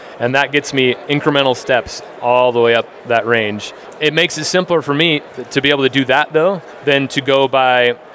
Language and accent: English; Utah, United States; So growing up in Utah with the Provo and the Green River and sort of the western tailwaters in general being my main rivers that I fished a lot